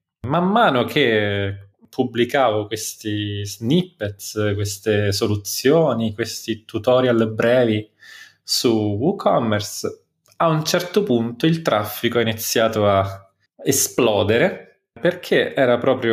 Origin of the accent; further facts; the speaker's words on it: Rome, Lazio, Italy; now in Ireland; finito in Irlanda a lavorare nei cantieri di costruzione delle strade. Da buon romano vado a costruire strade all'estero.